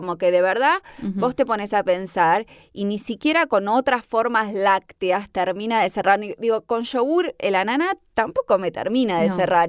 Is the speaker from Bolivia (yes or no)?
no; Argentina; bien podría ser argentino por esta obsesión que tenemos los argentinos y las argentinas de ponerle queso a cosas